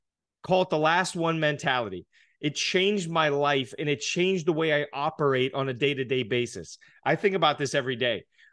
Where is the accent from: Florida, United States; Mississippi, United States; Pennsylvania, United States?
Pennsylvania, United States; Pittsburgh; I'm from Pittsburgh, Pennsylvania.